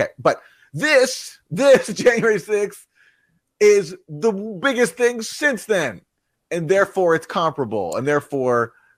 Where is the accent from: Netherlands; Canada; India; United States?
Canada; I'm Canadian.